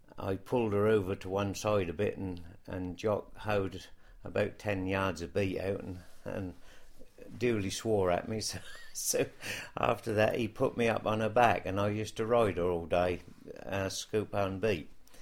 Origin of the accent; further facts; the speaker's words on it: Saxmundham, East of England, United Kingdom; born there; I was born in Saxmundham and I'm the last of 12.